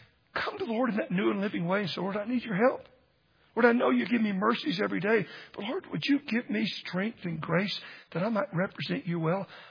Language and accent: English; Dallas, Texas, United States; Now, I'm a Cowboys fan and have been growing up in Dallas.